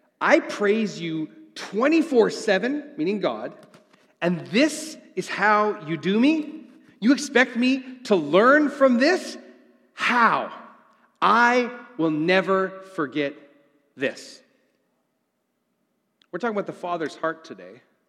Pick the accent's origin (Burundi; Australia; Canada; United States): Canada; Saskatchewan; I grew up in Saskatchewan.